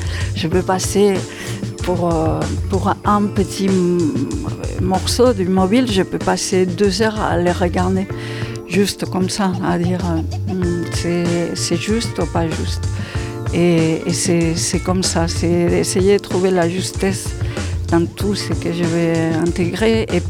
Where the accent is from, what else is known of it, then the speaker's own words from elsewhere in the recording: Spain; first language Spanish; French is a second language; now in Millau, France; Je suis espagnole, j'habite ici à Millau et je fais des mobiles depuis plus de 20 ans.